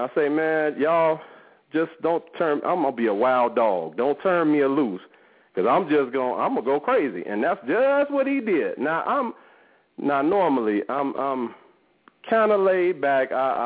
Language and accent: English; Chicago, Illinois, United States; And I was like, man, I'm from Chicago.